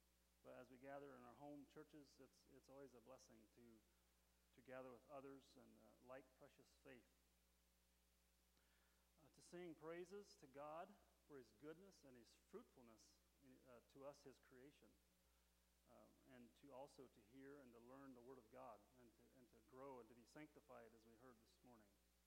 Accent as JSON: {"language": "English", "region": "Indiana", "country": "United States", "said": "we have four sons. We're from Indiana there, Allen County."}